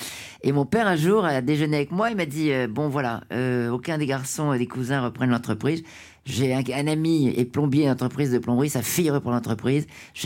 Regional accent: Hauts-de-France, France; Oui, je suis ch'ti.

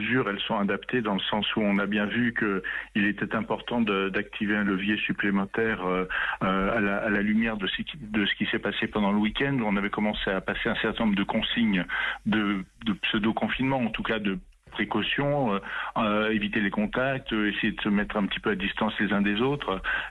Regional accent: France; nous sommes pas des Taïwanais, nous sommes des Français.

